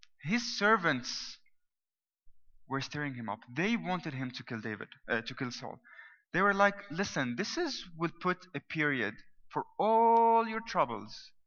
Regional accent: Syria; I remember growing up in Syria, my grandfather used to tell me who is your friend and I will tell you who you are

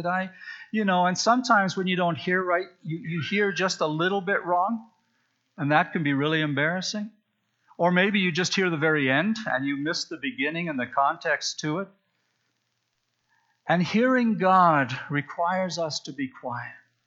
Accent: Saskatchewan, Canada; When I was a kid, growing up in Saskatchewan

